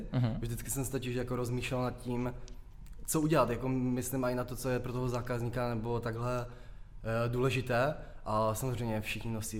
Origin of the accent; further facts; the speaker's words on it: Ostrava, Moravian-Silesian Region, Czechia; Jsem z Ostravy, takže mi to přišlo docela takové vystihující